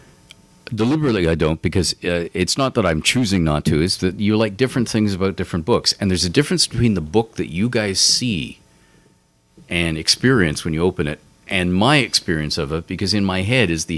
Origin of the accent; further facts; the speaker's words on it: Canada; I come from Canada, the land of free healthcare